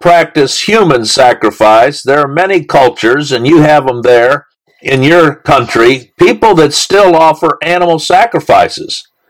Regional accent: Central African Republic; English is a second language; Where I grew up in the Central African Republic, there was a country next to us

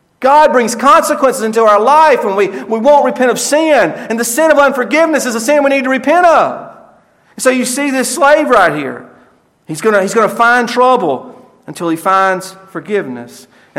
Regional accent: the South, United States; I'm a Southerner like you. But I'll tell you what, the South is filled with folks who love morality but don't love Christ.

